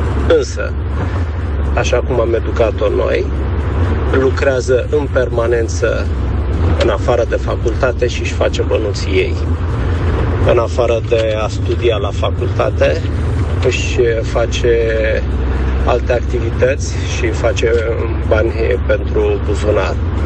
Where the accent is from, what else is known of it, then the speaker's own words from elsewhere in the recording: Pașcani, Iași County, Romania; sunt din Pașcani.